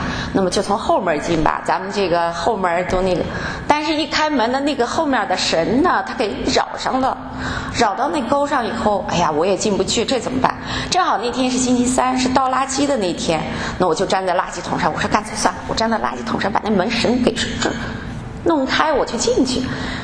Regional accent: China; 要回到我的家乡，回到中国。

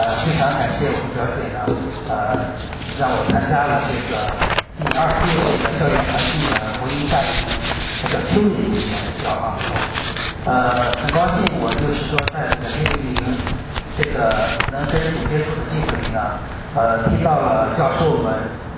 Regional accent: Rizhao, Shandong, China; 我是来自山东日照， … 这次呢是主要来美国探望我的表姐和先生。

